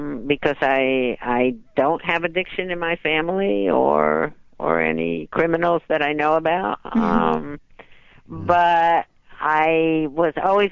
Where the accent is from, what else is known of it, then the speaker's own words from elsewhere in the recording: Paterson, New Jersey, United States; I'm from New Jersey.